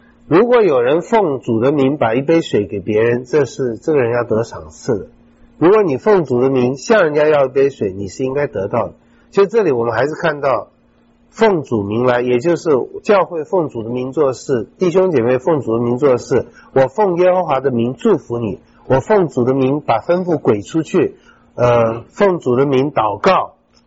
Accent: Taiwan; 尤其我们在台湾长大的人，我觉得不太多

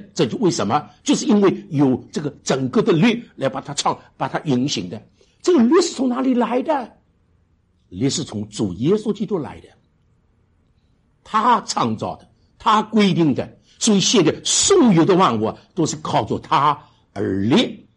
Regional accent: Shanghai, China; 告诉他们我从上海来的，他们就问我上海怎么样

